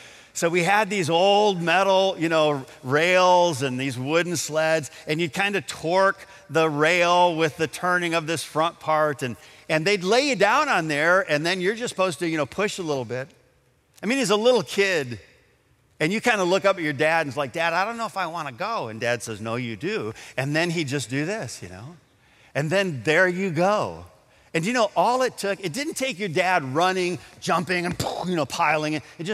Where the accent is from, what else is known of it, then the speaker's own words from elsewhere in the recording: Adrian, Michigan, United States; When I was a kid growing up in Adrian, Michigan, in the winter when we'd get these wonderful snows, we would load up the sleds